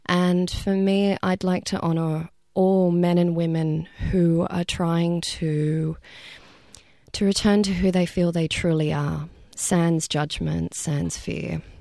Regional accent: New South Wales, Australia; we're all women of colour, we're all from Western Sydney

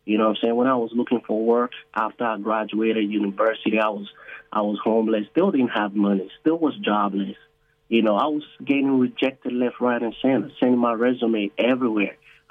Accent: Nigeria; also born or lived in London / United States; now in Australia; So originally I'm from West Africa, Nigeria, right? You know, I've lived in London, lived in the US, I live in Australia. I'm an Australian citizen now.

